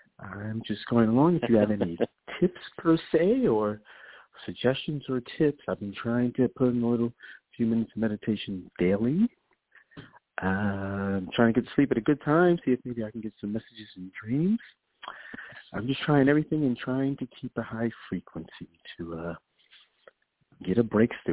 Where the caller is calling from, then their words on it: New York, United States; I'm calling from New York.